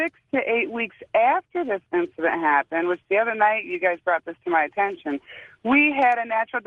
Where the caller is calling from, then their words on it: Michigan, United States; I am calling from the Thumb area in Michigan.